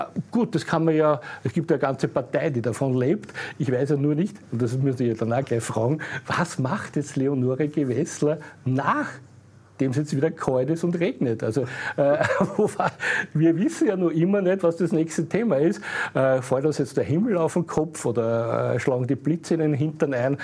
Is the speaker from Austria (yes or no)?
yes; Austria; Ich glaube nicht, dass wir als Österreicher mit 9 Millionen Menschen, und wenn wir noch so viel CO2-Steuern zahlen, das weltweite Klima ändern werden.